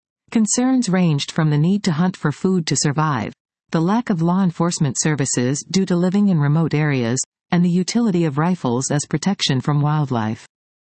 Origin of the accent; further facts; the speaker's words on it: Toronto, Ontario, Canada; Growing up in Toronto, I have never held any sort of firearm in my life.